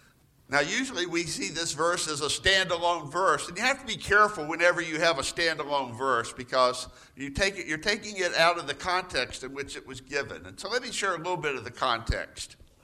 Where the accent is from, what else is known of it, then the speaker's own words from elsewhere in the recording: the South, United States; especially if you go down south where I grew up in the Bible Belt.